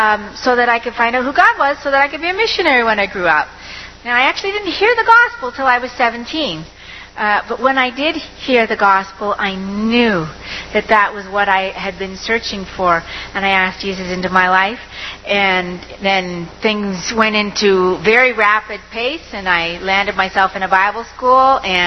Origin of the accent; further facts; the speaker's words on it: Ontario, Canada; I was raised in Ontario. Just to give you a little bit of background, I don't come from a Christian home